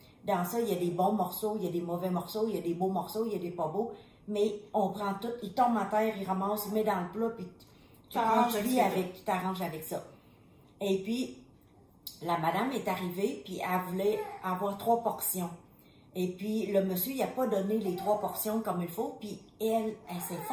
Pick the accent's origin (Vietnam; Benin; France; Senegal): Vietnam; now in Canada; puis on est arrivé au Canada, ça faisait pas longtemps au début. Et puis... Moi, quand j'étais jeune au Vietnam, là, j'imitais plein de monde.